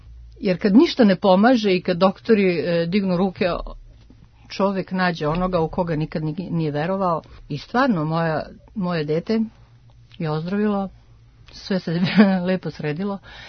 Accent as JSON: {"language": "Serbian", "country": "Bosnia & Herzegovina", "moved": "yes", "lives_now": "Munich, Germany", "said": "Ja dolazim iz Minhena, tačno. U Minhenu živim 30 godina već. Otišla sam za vreme rata, kad je počelo u Bosni. Inače sam Bosanka. Pričam ekavicu po potrebi i bosanskim po potrebi."}